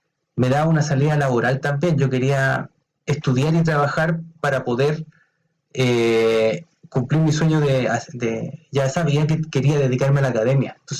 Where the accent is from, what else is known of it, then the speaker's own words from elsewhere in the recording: Chile; now in Spain; Soy chileno, entonces ahí nosotros tenemos referentes buenos en la literatura.